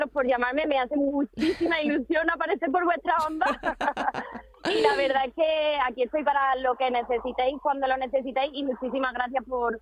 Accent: Antequera, Andalusia, Spain; yo antes que nada me siento andaluza y antequerana

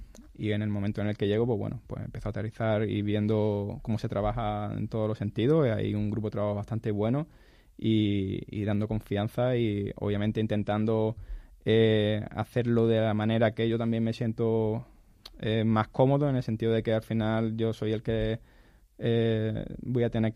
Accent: La Línea de la Concepción, Andalusia, Spain; que yo soy de La Línea, tuve la oportunidad también de jugar allí en el primer equipo de la Balona.

